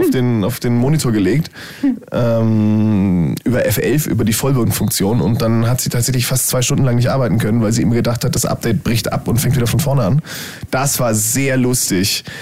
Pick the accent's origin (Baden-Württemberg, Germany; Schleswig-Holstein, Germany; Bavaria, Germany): Bavaria, Germany; Trappen ist bei uns in Bayern quasi Treten.